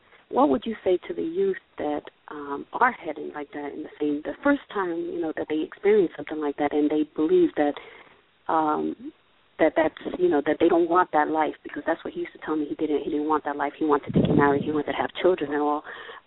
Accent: Paterson, New Jersey, United States; when I was about 18, I was growing up in Paterson, New Jersey

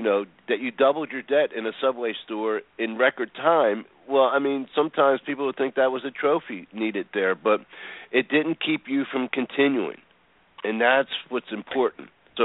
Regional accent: Philadelphia, Pennsylvania, United States

